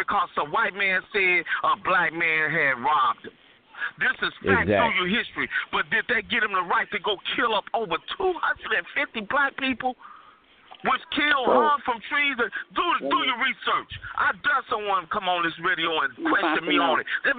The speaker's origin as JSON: {"language": "English", "region": "the South", "country": "United States", "said": "nobody know what was really said, but I can imagine, because I'm from the South. I've lived where they had signs that say when the sun go down, nigger be out of town."}